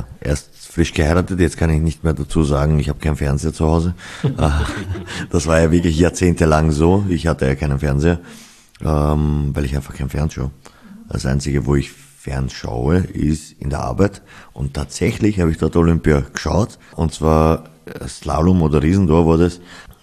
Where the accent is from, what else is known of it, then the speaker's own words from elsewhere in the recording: Neunkirchen, Lower Austria, Austria; ich komme aus Neunkirchen, ist ja 20 Minuten vom Semmering entfernt.